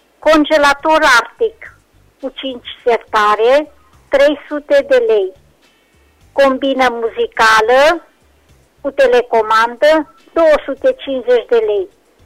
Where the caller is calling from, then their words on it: Reșița, Caraș-Severin, Romania; din Reșița